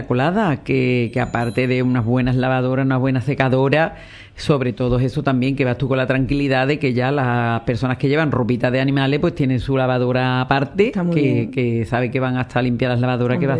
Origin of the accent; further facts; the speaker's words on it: Lebrija, Andalusia, Spain; nadie de Lebrija. Así que no puedo decir, veo los paisanos.